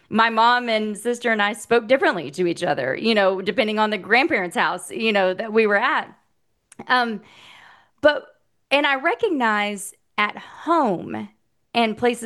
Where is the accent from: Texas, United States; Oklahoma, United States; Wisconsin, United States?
Oklahoma, United States; I grew up in southern Oklahoma.